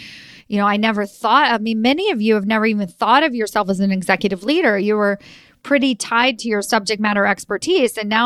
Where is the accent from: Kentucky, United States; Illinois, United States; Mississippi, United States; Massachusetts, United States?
Kentucky, United States; Louisville; And we're from Louisville, Kentucky. So UPS is really big there.